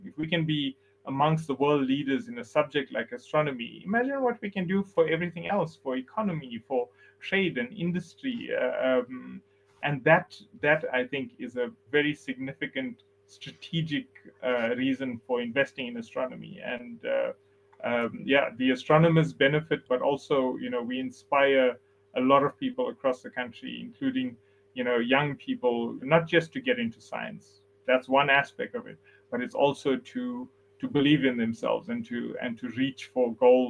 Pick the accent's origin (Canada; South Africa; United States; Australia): South Africa; The benefit of being in South Africa and growing up in South Africa is that you learn to sort of understand inequality